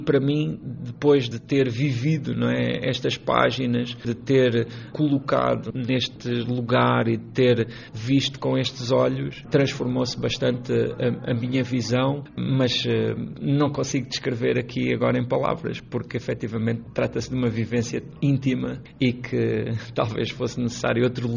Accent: Portugal; enquanto português e enquanto, não é, alguém que também está muito marcado por esta história

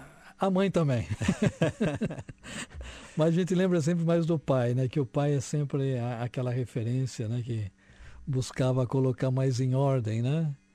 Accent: Santa Bárbara, São Paulo, Brazil; born there; nasci em São Paulo, no interior de São Paulo. É uma cidade que se chama Santa Bárbara, a 140 quilômetros da cidade de São Paulo. E ali eu nasci, os meus pais, pai de origem portuguesa, né … mãe de origem italiana.

